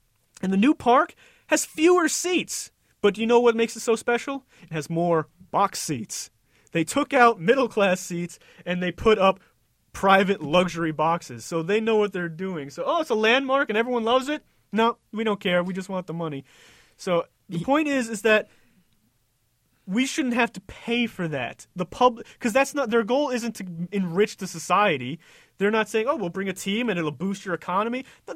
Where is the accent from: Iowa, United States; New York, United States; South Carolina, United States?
New York, United States; I mean, I grew up